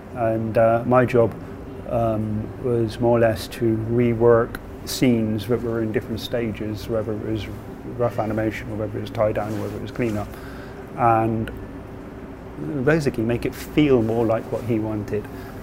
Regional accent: United Kingdom; I am a British animator. But mostly been working on European films for the last 10, 15 years maybe. Travelling around quite a lot, different countries.

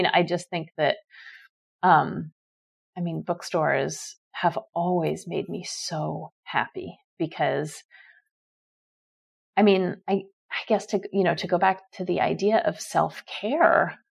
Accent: New York City, New York, United States; because I grew up on the Upper West Side

